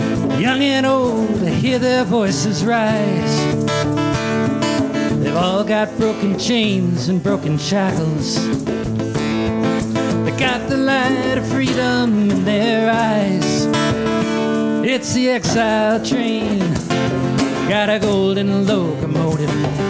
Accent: Minneapolis, Minnesota, United States; Okay, we're both from Minneapolis, same church.

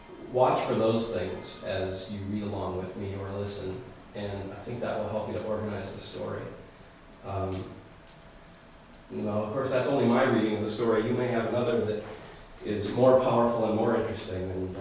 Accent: Spokane, Washington, United States; moved away as an adult; now in Seattle, United States; I grew up in Spokane, moved to Seattle 23 years ago for college, flunked out within 2 semesters

